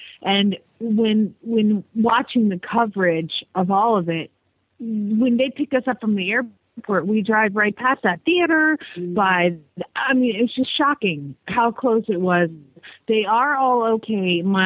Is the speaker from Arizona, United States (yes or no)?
yes; Phoenix, Arizona, United States; from Phoenix, Arizona